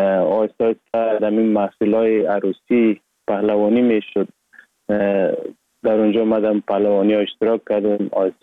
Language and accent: Persian; Sheberghan, Jowzjan, Afghanistan; also born or lived in Sar-e Pol; اصلا زاده ولایت سرپل هستم، در ولایت جوزجان کلان شدیم. تحصیلات ما، مکتب ما، همه چیز ما در ولایت جوزجان خواندیم.